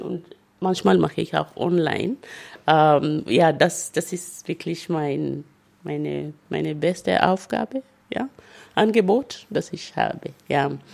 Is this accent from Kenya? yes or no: yes; Kenya; first language Luhya; German is a second language; Englisch, Kiswahili, Deutsch. ich spreche meine Muttersprache, Luya, aus Kenia und zwei Sprachen in Kenia.